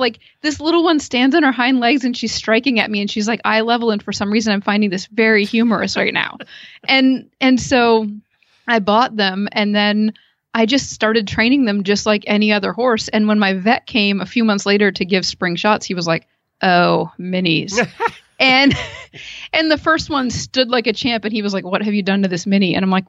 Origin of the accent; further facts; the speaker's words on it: Ohio, United States; from Ohio.